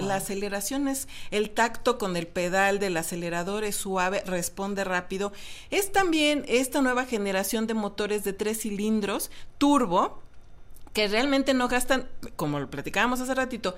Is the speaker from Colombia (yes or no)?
no; Mexico; 4 muy cómodas si son de complexión como somos los mexicanos